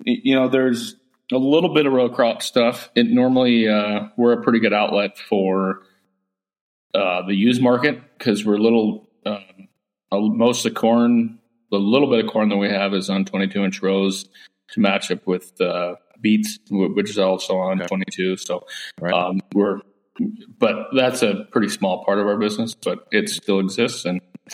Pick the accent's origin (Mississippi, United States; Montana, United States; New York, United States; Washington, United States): Montana, United States; So grew up, born and raised in Montana, grew up in the business